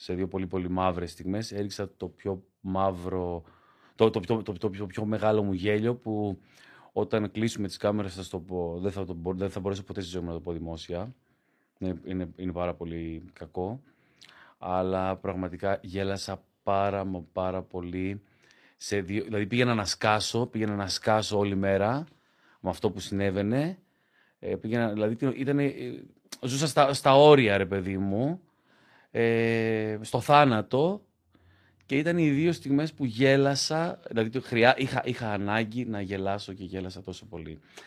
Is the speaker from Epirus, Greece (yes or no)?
yes; Ioannina, Epirus, Greece; now in Athens, Greece; Δηλαδή, εγώ από όταν ήρθα στην Αθήνα, από όταν έφυγα από τα Γιάννενα, πραγματικά.